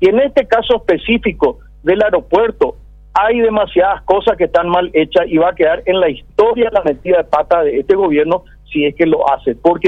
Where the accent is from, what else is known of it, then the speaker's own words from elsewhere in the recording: Paraguay; ya lo hablo como ciudadano paraguayo